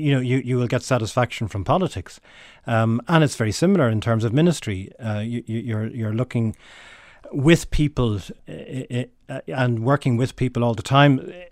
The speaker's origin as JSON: {"language": "English", "town": "Dublin", "region": "Leinster", "country": "Ireland", "tie": "born or raised there", "said": "Well, I was brought up in Temple Oak, South Dublin, as Church of Ireland baptised, and went to a local Church of Ireland school. So I suppose culturally I grew up in a Church of Ireland environment"}